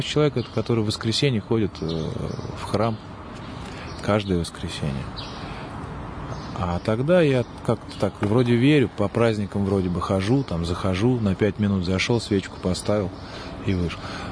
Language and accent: Russian; Astrakhan, Astrakhan Oblast, Russia; now in Moscow, Russia; Я, поскольку сам из Астрахани